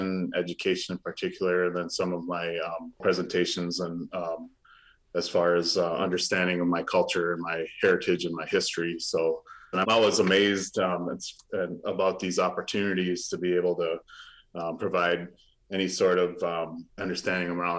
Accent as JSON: {"language": "English", "region": "Wisconsin", "country": "United States", "tie": "born or raised there"}